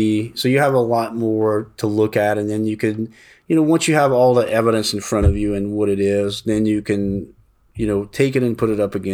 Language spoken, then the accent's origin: English; Louisiana, United States; you know, I'm from the Bayou and we just don't change.